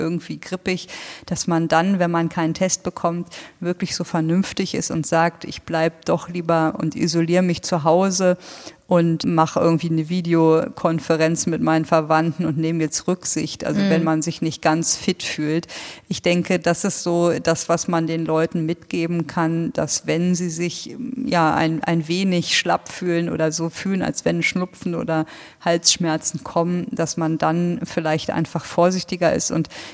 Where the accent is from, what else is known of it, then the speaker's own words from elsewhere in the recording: Lower Saxony, Germany; Genau, ich bin echter Niedersachse.